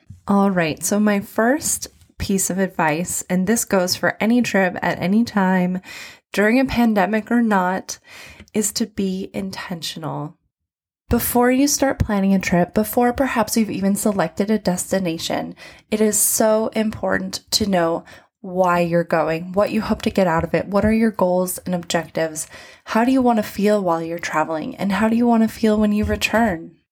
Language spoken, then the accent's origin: English; United States; now in London, United Kingdom; I'm an American currently based in London